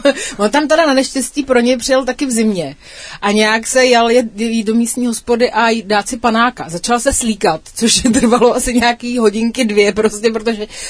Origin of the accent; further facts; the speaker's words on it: Vysočina Region, Czechia; já jsem vyrůstala na Vysočině